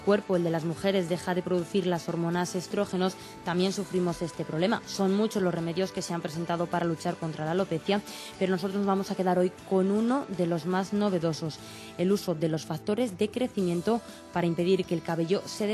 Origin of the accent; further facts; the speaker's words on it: Castile and León, Spain; mi pueblo es que está de Ávila para allá unos 70 kilómetros